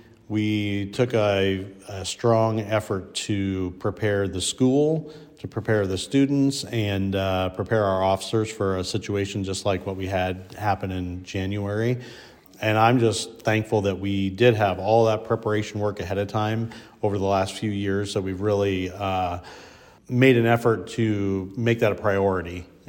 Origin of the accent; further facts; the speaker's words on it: Varina, Iowa, United States; So I grew up in Northwest Iowa in a little town called Verina. Okay. It's about 15 miles straight east of Storm Lake, where everybody would know.